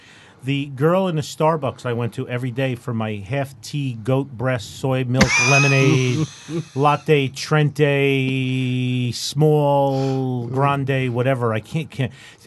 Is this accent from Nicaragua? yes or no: no; New Jersey, United States; Where are you from? I said, New Jersey.